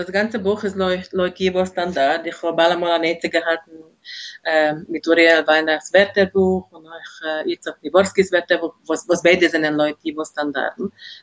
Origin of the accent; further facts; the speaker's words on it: Budapest, Hungary; German is a second language; moved away as an adult; Ich bin geboren geworden und aufgewachsen in Budapest, in Ungarn. Und ich habe dort gelebt, bis ich gewesen, also herum 28. Ich bin aufgewachsen in einer jüdischen Sprache, aber eine, was es gewesen im Ganzen assimiliert.